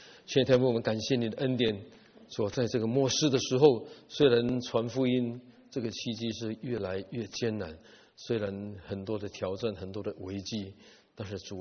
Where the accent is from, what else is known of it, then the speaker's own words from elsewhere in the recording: China; 我们中国人常常说双赢和 win-win situation， 不要想这样。